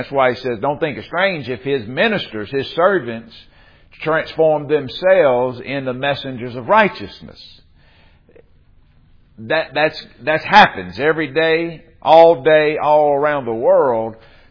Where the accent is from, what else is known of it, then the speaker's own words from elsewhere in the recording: Louisiana, United States; and they said, man, you from Louisiana? I said, I done lost a lot of my accent. I don't talk like I used to. I can go back.